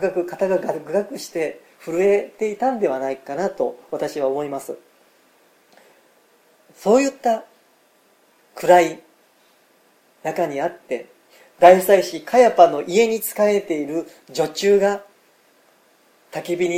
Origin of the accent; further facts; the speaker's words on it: Kyushu, Japan; accent: Kyushu dialect; moved away; 高校の時に山口県の方に学校の、ね、入るために、九州から出たんですけれども、山口県に行った時にですね、もうなかなかその自分の九州弁が抜けないんですね。